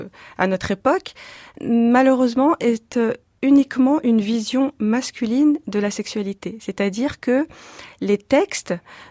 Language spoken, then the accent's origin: French; France; nous sommes français